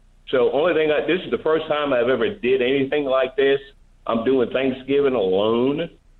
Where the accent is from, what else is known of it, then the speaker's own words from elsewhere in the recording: Jersey City, New Jersey, United States; You've got connections in New York City, and I'm from Jersey City.